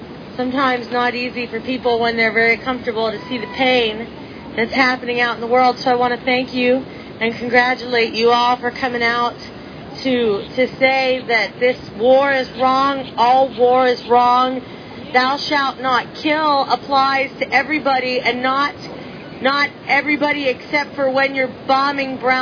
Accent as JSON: {"language": "English", "country": "United States", "said": "As an American, I wish that our legacy was music and not bombs"}